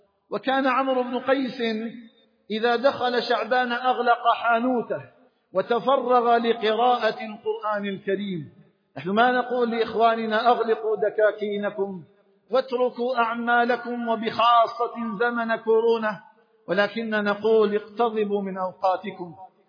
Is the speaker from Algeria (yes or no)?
yes; Algeria; اللهم اجعل بلدنا الجزائر آمنا مطمئنا